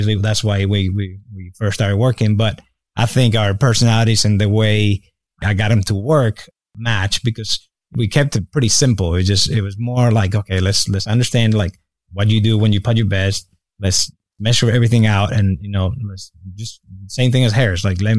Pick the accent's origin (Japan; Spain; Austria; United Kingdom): Spain; now in United States; I'm European, you know, I grew up in Spain.